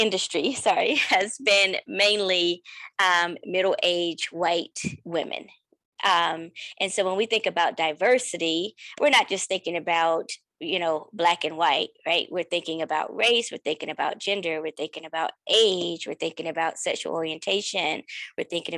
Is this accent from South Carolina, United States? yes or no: yes; South Carolina, United States; since a young girl growing up in South Carolina, and like always needing to have things in place and in order.